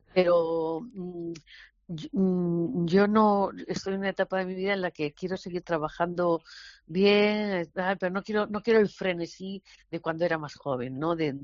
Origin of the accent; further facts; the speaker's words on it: Antequera, Andalusia, Spain; also born or lived in Torrox / Frigiliana; yo soy concretamente de Antequera, pero yo he estado durante casi 30 años de mi vida entre Torrox y Frigiliana, en el monte